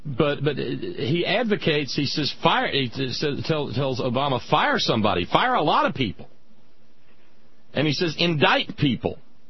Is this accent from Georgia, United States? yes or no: no; Texas, United States; We're from Texas, and she had that shot